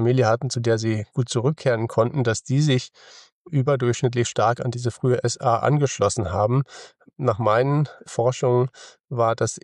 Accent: Bielefeld, North Rhine-Westphalia, Germany; also born or lived in United States / London; USA und bin dann als wissenschaftlicher Mitarbeiter erst nach Bielefeld, also wenn Sie so wollen, in meine Heimatstadt zurückgegangen und dann 3 Jahre nach London.

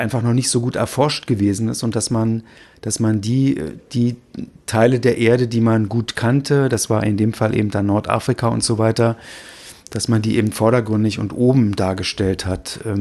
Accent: Berlin, Germany; ich bin selbst kein Hamburger, ich bin aus Berlin

